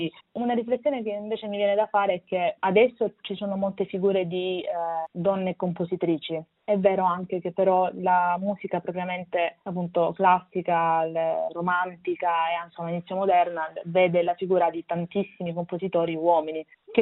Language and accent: Italian; Lecce, Apulia, Italy; Ricordo da piccolissima un suo concerto a Lecce, nella mia città natale